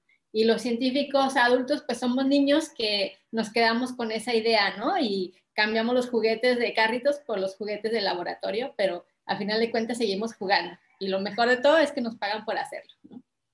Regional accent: Chihuahua, Mexico; cuando era muy niña, mi familia iba muy seguido a pescar a la presa, porque yo soy de Chihuahua, no conocía el mar

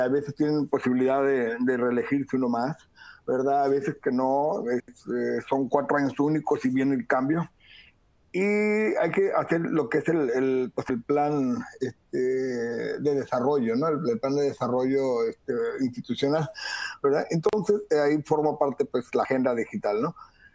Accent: Mexico; así somos los mexicanos, ¿no?

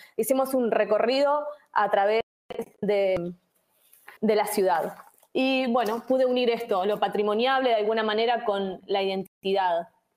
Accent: Uruguay; now in Madrid, Spain; soy artista visual, soy uruguaya, radicada en Madrid.

